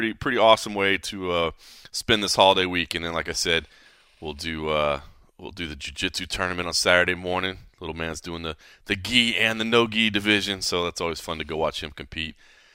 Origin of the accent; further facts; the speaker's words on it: Dallas, Texas, United States; I grew up in Dallas, and as you get older, you start to have this funny realization of what people think Dallas, Texas is like, or Texas in general, people that have never been.